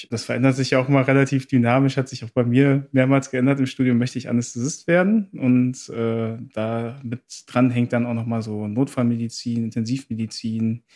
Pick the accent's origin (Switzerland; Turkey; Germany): Germany; North Rhine-Westphalia; bei uns im Ruhrgebiet kennt man eher nur so Pfannkuchen und so.